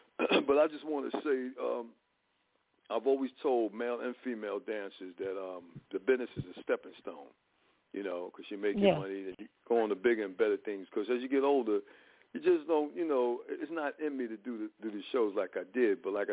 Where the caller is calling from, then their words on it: Newark, New Jersey, United States; I'm from Newark also, New Jersey.